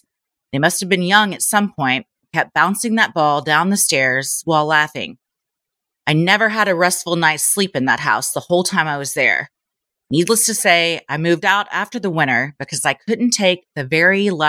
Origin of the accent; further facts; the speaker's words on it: Appalachia, United States; Now, keep in mind, I am from the Appalachian Mountains, where it takes an hour to get to a grocery store, Walmart, any kind of fast food restaurant